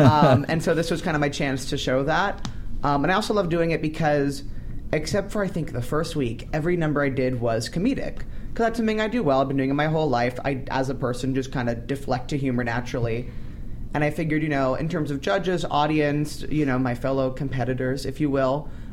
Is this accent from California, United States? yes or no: yes; Redondo Beach, California, United States; I'm born and raised in Redondo Beach, okay.